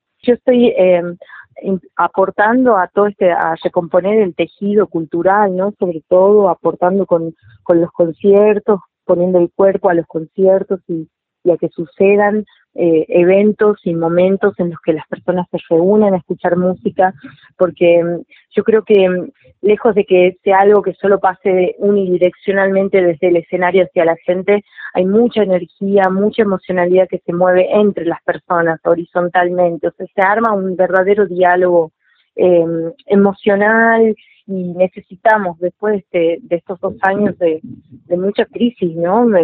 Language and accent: Spanish; Catamarca, Argentina; yo puedo ver con total respeto y con admiración lo que se hace en mi tierra, ¿no?, en Catamarca.